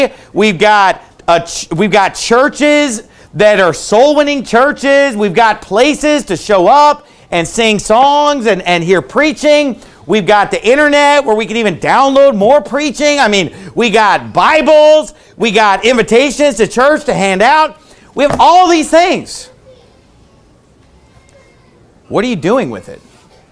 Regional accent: United States; born there; first language English; I'm glad that I was born in America. That's a blessing. And you know, of all the languages to be born speaking, I'm glad I was born speaking English.

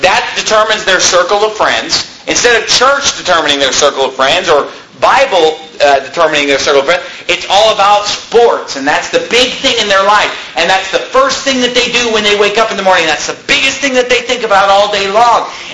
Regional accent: United States; I've done my part as an American to try to, you know, help our country

